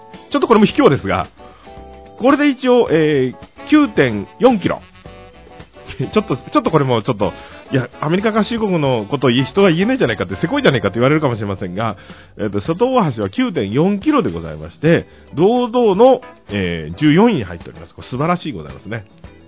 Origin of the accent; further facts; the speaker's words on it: Fukuoka, Japan; ちょうど私が幼少の頃、若戸橋という、私は福岡出身でございますので、赤い吊り橋がものすごく印象でしたね。